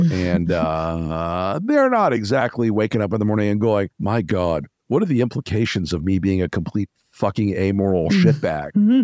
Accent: Florida, United States; And I'm from Florida.

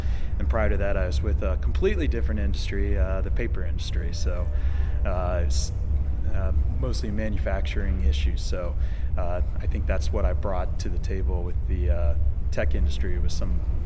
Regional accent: Annapolis, Maryland, United States; Navy brat, so bounced around, but ended up in Annapolis, Maryland.

